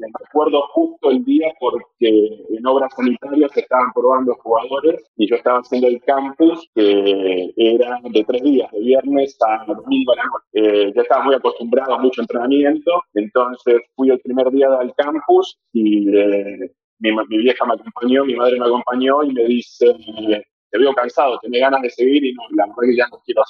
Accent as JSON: {"language": "Spanish", "town": "Avellaneda", "region": "Buenos Aires Province", "country": "Argentina", "tie": "born or raised there", "said": "soy de 1988, tengo 32 años, 31 años ahora. Vengo de Avellaneda, que es casi provincia, es provincia de Buenos Aires, casi llegando a capital, ¿no? Y a 4 o 5 minutos, somos cuasi porteños. Pero me desenvolví en un ambiente de familia clase media, trabajadora"}